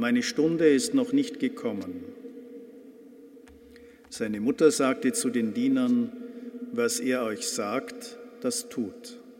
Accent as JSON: {"language": "German", "country": "Austria", "said": "das kann ich ja als Österreicher sagen"}